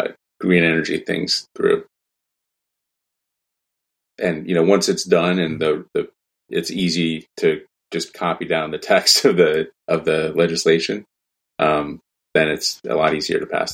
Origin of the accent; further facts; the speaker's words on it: New York, United States; So, you know, I'm a New Yorker. I'm very familiar with these things.